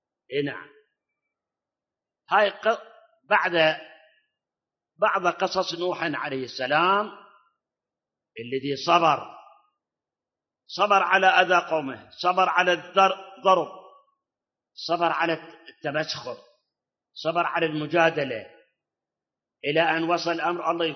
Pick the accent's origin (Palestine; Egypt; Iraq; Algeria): Iraq; وأكو مثل عندنا بالعراق يقول